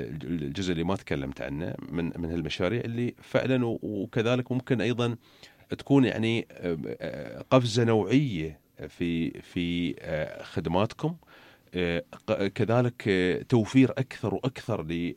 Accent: Dubai, United Arab Emirates

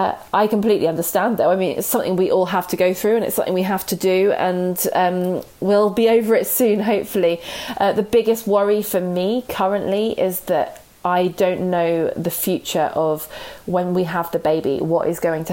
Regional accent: Surbiton, London, United Kingdom; from Surbiton, and I am a first-time expectant mum, and I am 34 weeks pregnant.

